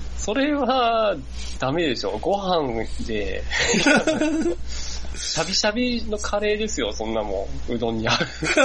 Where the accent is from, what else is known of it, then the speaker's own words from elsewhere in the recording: Chubu, Japan; 別に俺は中部の人間だから